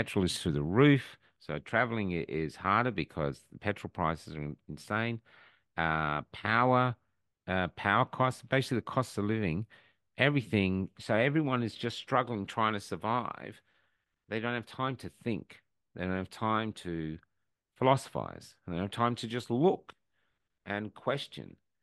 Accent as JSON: {"language": "English", "region": "Wales", "country": "United Kingdom", "tie": "born or raised there", "said": "I mean, I grew up in Wales, but going to Cornwall is different from going to Edinburgh."}